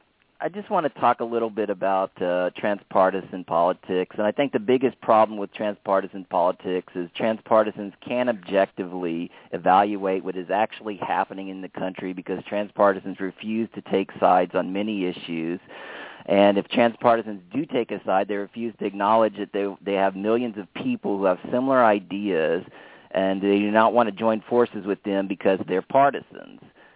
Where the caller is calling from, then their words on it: San Antonio, Texas, United States; from San Antonio.